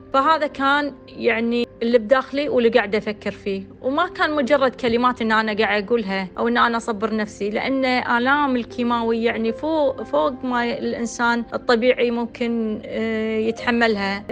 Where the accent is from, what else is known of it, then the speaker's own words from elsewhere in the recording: Kuwait; قالوا لي الأفضل أنك تروحين مستشفى الأورام اللي عندنا بالكويت